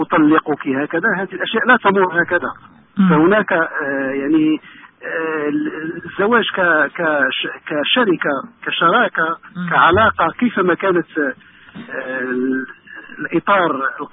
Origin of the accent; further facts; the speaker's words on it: Morocco; مثلا أنا مغربي أتكلم عن المغرب